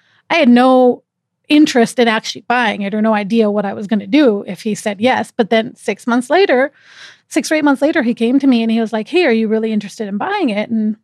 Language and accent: English; Washington, United States; I know. I'm from Washington State. Mm-hmm. I see the sun for 3 days a year.